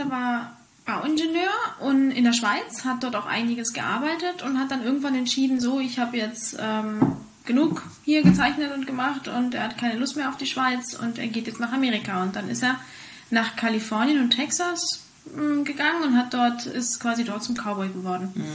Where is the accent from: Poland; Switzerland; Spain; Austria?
Spain; German is a second language; moved away as an adult; now in Germany; Vater war Schweizer, meine Mutter Ägypterin. Kann man sich jetzt entscheiden, wo die Wurzeln hingehen. aber ja, von klein auf aufgewachsen in Spanien und lebe jetzt zum ersten Mal seit einem Jahr in Deutschland.